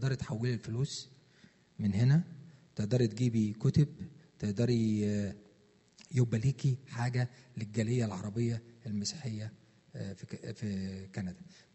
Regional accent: Asyut, Asyut Governorate, Egypt; انا من اسيوط وانا مواليد 64

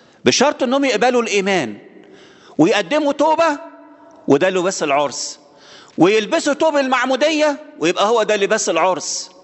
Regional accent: Egypt; إحنا من ضمن، إحنا كمصريين أو أي جنس تاني، إحنا مش معتبرين من المدعوين أولاً.

